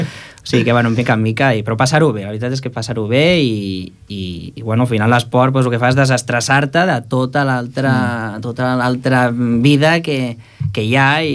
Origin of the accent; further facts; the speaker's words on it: Cerdanyola del Vallès, Catalonia, Spain; also born or lived in Lleida; now in Ripollet, Spain; estic visquent justament aquí a Ripollet, doncs mira, una cosa, soc de Cerdanyola, però ara ja, doncs, ja soc de Ripollet del tot.